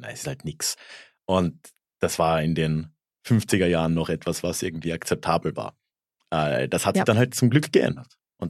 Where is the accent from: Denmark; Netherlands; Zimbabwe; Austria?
Austria; weil wir irgendwie alle im relativen Wohlstand aufgewachsen sind in Österreich.